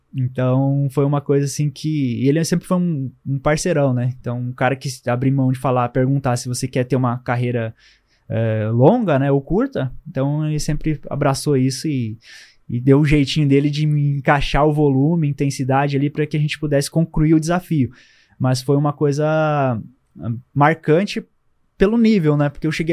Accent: Caçador, Santa Catarina, Brazil; born there; now in Senador Amaral, Brazil; Porque eu sempre vivi em cidades com altimetria muito, muito grande. Então, Caçador, lá onde eu nasci, também era assim, e aonde eu tô morando, Senador Amaral também.

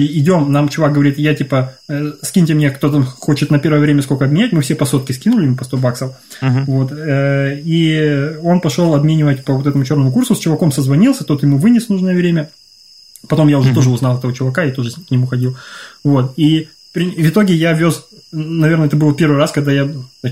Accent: Ukraine; так как я вырос в Украине, для меня поход в горы – это либо Крым, либо Карпаты.

